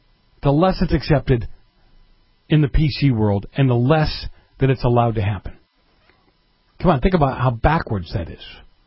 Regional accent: Massachusetts, United States; I come from New England and grew up in Massachusetts.

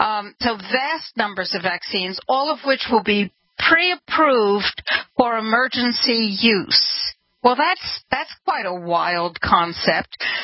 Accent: New York, United States; now in Tucson, United States; When I first moved to Tucson in 2017, Tucson, Arizona, I'm from New York

